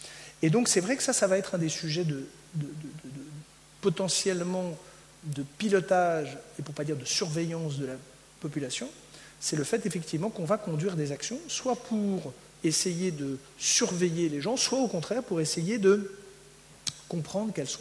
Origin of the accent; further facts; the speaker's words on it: Paris, Île-de-France, France; Alors, moi, en tant que bon parisien, je conduis jamais, hein